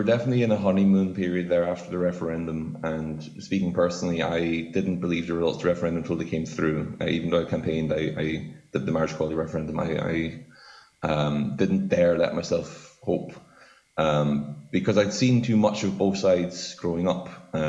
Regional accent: Ulster, Ireland; we are far from the centre, underfunded, and have a lack of resources because we are people from Donegal, and that's unfortunately just how the government treats our county.

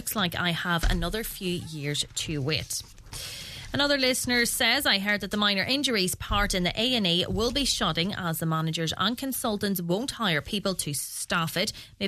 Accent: Ulster, Ireland; I must say, even though I'm from Tyrone, that I love the buzz it creates

